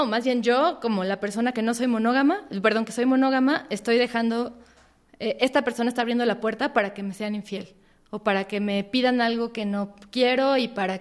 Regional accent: Mexico; la tríada llorosa con la que crecimos en México

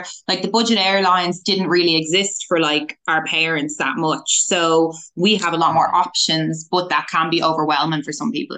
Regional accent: Ireland; also born or lived in New Zealand; I was born in New Zealand and we brought us over to Ireland, and I was kind of doing like long haul from when I was a toddler

